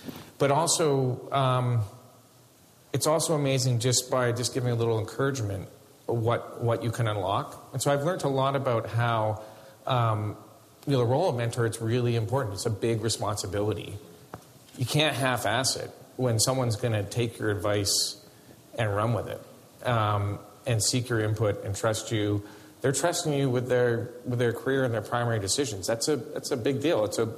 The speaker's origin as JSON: {"language": "English", "country": "Canada", "said": "And me as a Canadian, I just think it's unacceptable."}